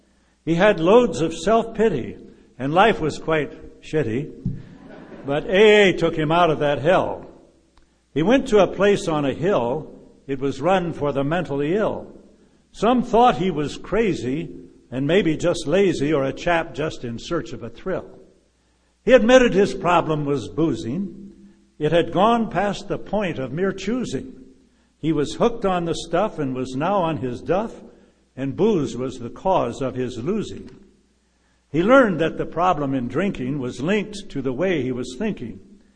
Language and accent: English; Norfolk, Nebraska, United States; I was born in Norfolk, Nebraska in 1925 and grew up there during the Depression.